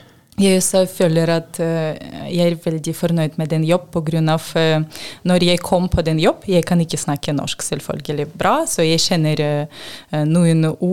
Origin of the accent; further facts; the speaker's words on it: Ukraine; Norwegian is a second language; now in Norway; Jeg flyktning fra Ukraina. Jeg kommer fra Ukraina for snart 4 år, tror jeg. I 12. mai det skal bli 4 år. Ja, så jeg bodde i Norge 4 år allerede.